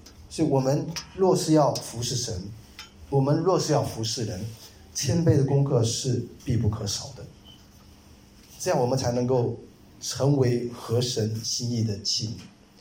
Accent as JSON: {"language": "Chinese", "country": "China", "said": "就像我们中国人，"}